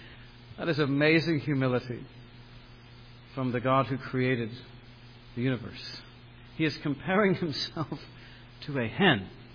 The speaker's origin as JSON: {"language": "English", "town": "Columbus", "region": "Ohio", "country": "United States", "tie": "born or raised there", "said": "I went back to my old neighborhood where I grew up in Columbus, Ohio last year."}